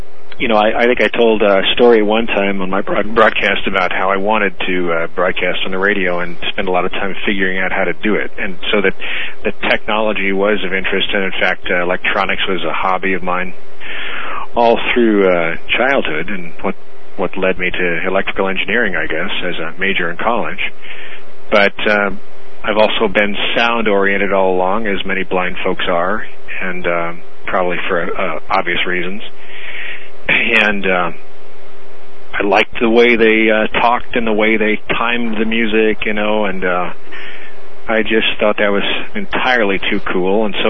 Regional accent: Iowa, United States; In Iowa, in central United States. Yeah, out in rural country. Actually, we were on a farm, and living in probably the more economically backward part of the state

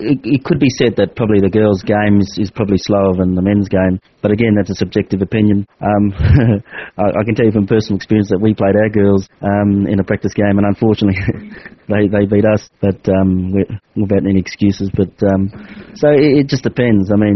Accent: Queensland, Australia; Like, for example, I'm from Queensland, and that's one of the states here in Australia

